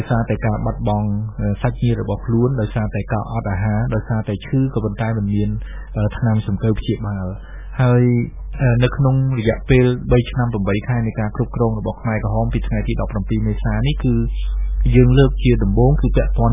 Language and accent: Khmer; Tbong Khmum, Cambodia; ខ្ញុំបានធ្វើដំណើរទៅស្រុកកំណើតរបស់ខ្ញុំនៅក្នុងខេត្តត្បូងឃ្មុំ